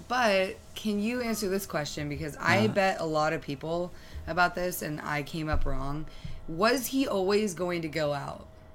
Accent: California, United States; we went to high school at the same place, so we're both from Marin.

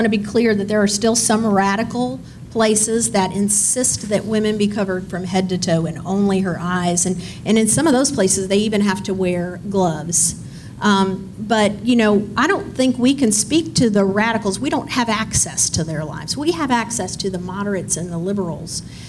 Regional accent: United States; I know that as American women, we cannot believe that.

